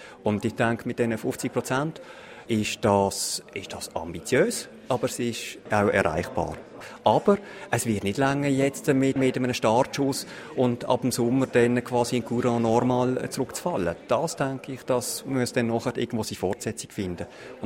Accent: Basel-Landschaft, Switzerland; im Baselbiet, wo ich aufgewachsen bin und wo ich auch die ganze Zeit gewohnt habe

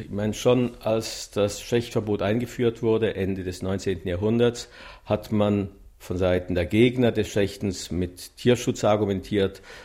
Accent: Switzerland; Wir sind Schweizer und fühlen uns als Schweizer und werden eigentlich auch meistens so wahrgenommen.

